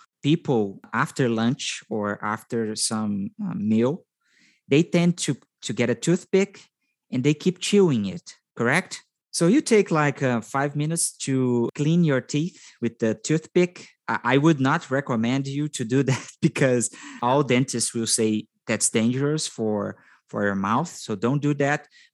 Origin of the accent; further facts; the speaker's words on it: Brazil; and I am from Brazil.